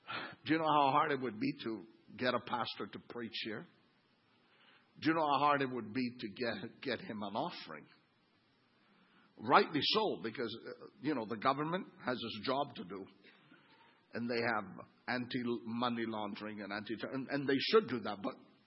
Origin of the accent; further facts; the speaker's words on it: Canada; now in Italy; because Connie and I are Canadian missionaries to Italy. Right? Think of us as your Canadian missionary hub.